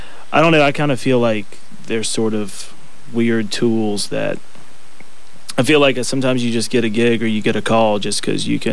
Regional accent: Atlanta, Georgia, United States; I grew up in Atlanta. I was born.

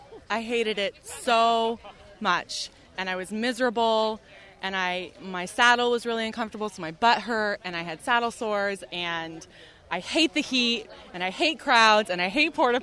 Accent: Washington, District of Columbia, United States; I'm from Washington, D.C.

